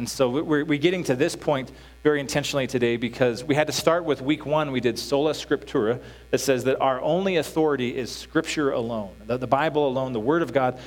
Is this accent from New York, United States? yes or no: no; Peyton, Colorado, United States; Because I grew up in Peyton, just 10 miles east of here.